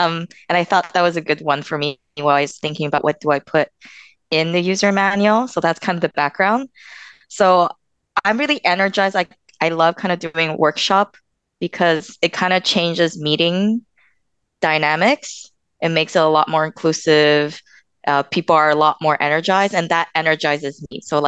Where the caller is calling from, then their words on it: Montreal, Quebec, Canada; So I'm dialing in from Montreal, Quebec, Canada.